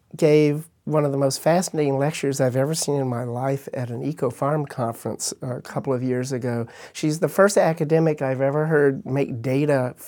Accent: Midwest, United States; Hay, as Janet mentioned, which was, you know, again, growing up in the Midwest, I remember all the hay barn.

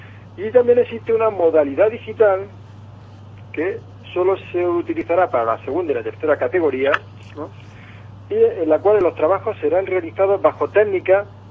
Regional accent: Almería, Andalusia, Spain; la esperamos con ganas los que somos de Almería

